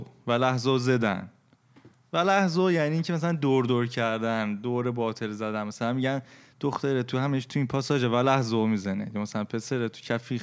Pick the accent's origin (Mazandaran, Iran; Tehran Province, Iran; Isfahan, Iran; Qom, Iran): Isfahan, Iran; اونا گفتن ای شما مثلا ما رو اصفهانی دا اینا، گفتیم بله.